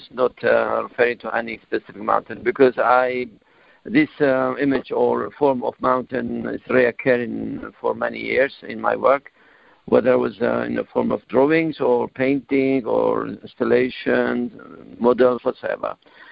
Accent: Kurdistan Region, Iraq; because I'm Kurd, Kurdistan. I'm Kurd from Iraq. So as a Kurd, I mean, coming from such society

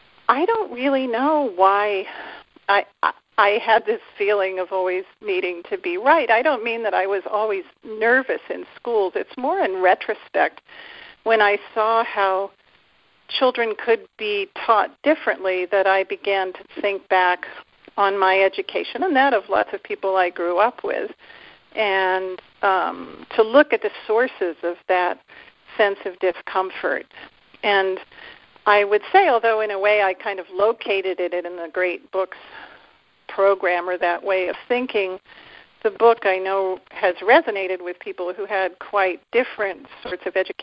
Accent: Annapolis, Maryland, United States; Well, I grew up in Annapolis the first 10 years of my life.

